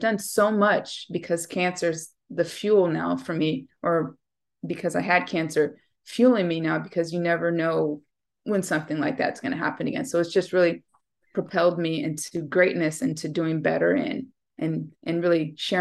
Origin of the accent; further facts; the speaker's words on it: United States; I am from the United States.